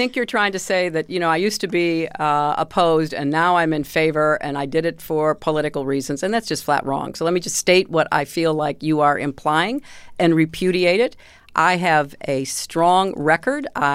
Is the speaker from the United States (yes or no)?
yes; United States; Because I said I'm an American, so of course we all evolved.